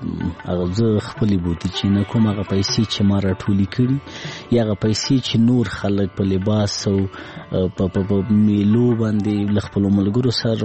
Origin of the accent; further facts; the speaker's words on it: Laghman, Afghanistan; زه په لغمان کې پیدا شوم، په لغمان کې رالوی شوم، خوانسی مې په لغمان کې لوستې،